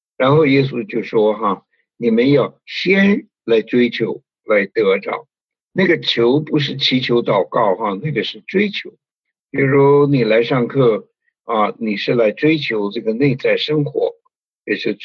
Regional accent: China; 我们中国人呢所说的衣食住行，这是我们呢最大的需要。

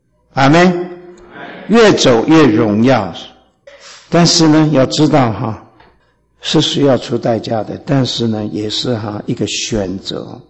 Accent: China; 正如我们中国人说哈，学无止境这样

